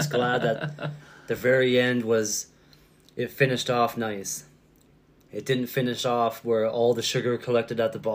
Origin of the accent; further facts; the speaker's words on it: Canada; I guess I'm Canadian.